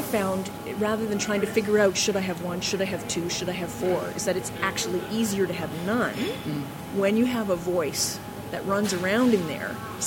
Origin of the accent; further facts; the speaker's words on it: Canada; One is I'm a Canadian